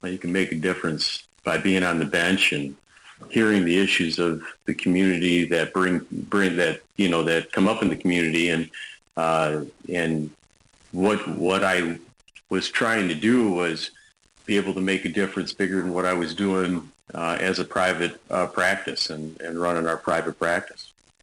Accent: Brighton, Wisconsin, United States; I was born and raised here, and went to Brighton grade school out in Brighton Elementary out in Brighton, Wisconsin, here in Kenosha County

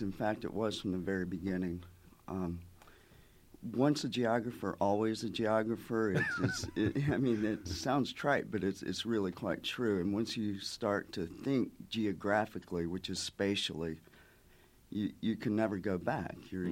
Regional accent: North Carolina, United States; also born or lived in Florida; Yeah, I'm from North Carolina. So I grew up there, born and raised in North Carolina.

